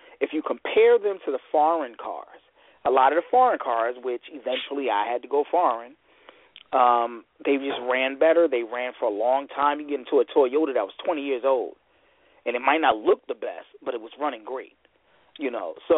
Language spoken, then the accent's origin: English; Michigan, United States; I'm your host from Michigan